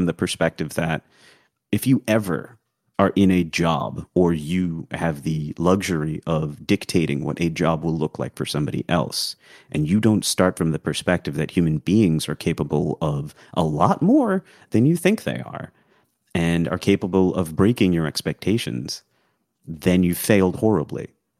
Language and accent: English; India; So I grew up in India.